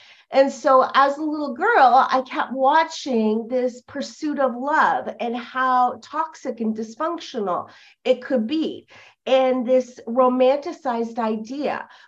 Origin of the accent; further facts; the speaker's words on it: Canada; so I'm from Canada. You're talking, I'm in Canada right now.